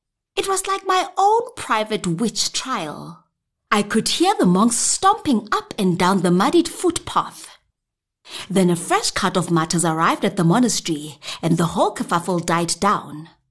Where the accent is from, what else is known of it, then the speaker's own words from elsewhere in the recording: Pretoria, Gauteng, South Africa; I'm a professional actress and voice artist. I'm born and bred in the Jacaranda City, Pretoria.